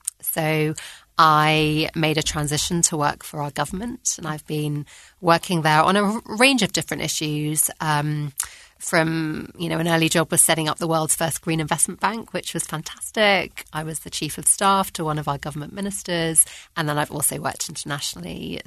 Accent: London, United Kingdom; also born or lived in Cambridge; So I grew up in London.

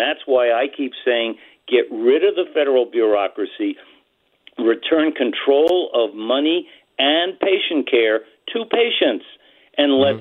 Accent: New Mexico, United States; I have a perfect example in my home state of New Mexico

